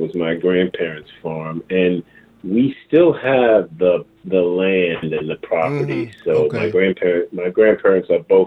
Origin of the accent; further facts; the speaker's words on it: Lunenburg, Virginia, United States; Well, I grew up in Lunenburg, which is the bordering county to Mecklenburg. Mecklenburg is actually where the hospital was that I was born in. Same difference, though. I mean, you're talking rural Virginia. I grew up raised by grandparents on a tobacco farm.